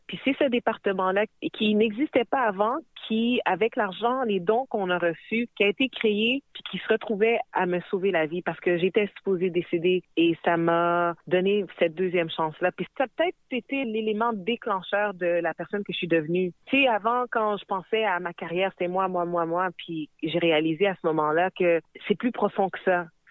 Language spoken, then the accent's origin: French; Quebec, Canada; moi, je suis née au Québec où j'ai grandi.